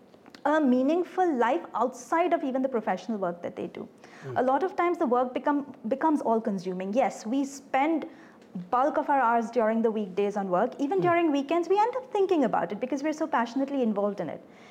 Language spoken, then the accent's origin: English; Kolkata, West Bengal, India; I come from Kolkata.